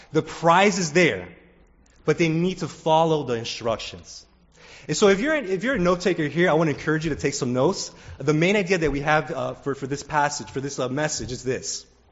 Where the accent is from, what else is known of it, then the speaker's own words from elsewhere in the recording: Miami, Florida, United States; My favorite basketball team was the Miami Heat. I grew up in Miami, Florida.